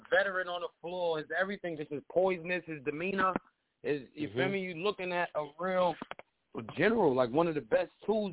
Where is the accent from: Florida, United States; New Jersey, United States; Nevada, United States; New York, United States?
New York, United States; You know, Knicks. I'm from New York, so.